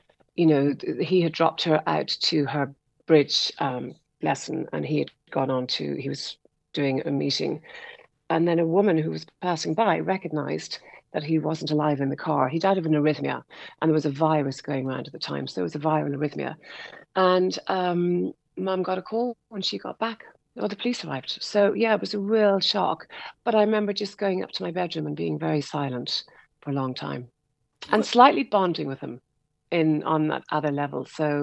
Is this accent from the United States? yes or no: no; Dublin, Leinster, Ireland; So we grew up in Dublin.